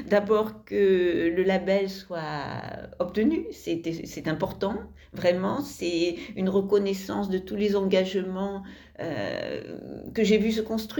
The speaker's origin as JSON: {"language": "French", "town": "Draguignan", "region": "Provence-Alpes-Côte d'Azur", "country": "France", "tie": "born or raised there", "said": "Je suis née à Draguignan, donc j'ai passé les 4 premières années de mon enfance à Draguignan. Ensuite, mes parents sont allés habiter au Muy, mais à la campagne. Donc, j'ai été scolarisée à Draguignan."}